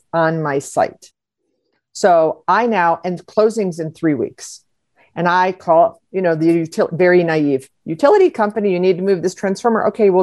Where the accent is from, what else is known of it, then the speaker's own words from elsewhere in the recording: Miami, Florida, United States; you know, I'm from Miami, so you know what that is